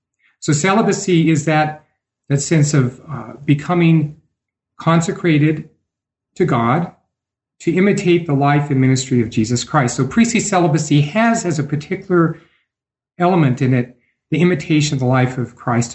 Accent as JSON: {"language": "English", "region": "Idaho", "country": "United States", "tie": "born there", "also_born_or_lived": "Portugal / Brazil", "said": "I am a Catholic priest in the Archdiocese of Denver, and I was born in Idaho, the Gem State."}